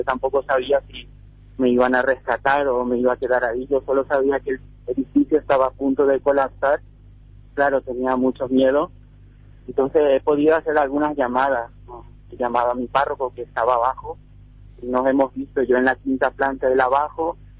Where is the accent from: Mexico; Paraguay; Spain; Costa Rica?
Paraguay; Fernando de la Mora, Central; Sí, mi parroquia de origen es la Medalla Milagrosa. De hecho, vivo ahí cerca de la parroquia y fui criado en Fernando de la Mora.